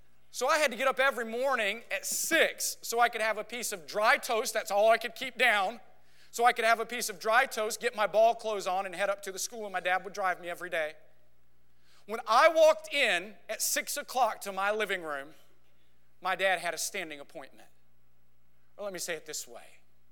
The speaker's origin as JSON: {"language": "English", "region": "Texas", "country": "United States", "tie": "born or raised there", "said": "Now, I grew up in West Texas, and we call mesquite trees in West Texas. Not many trees out there."}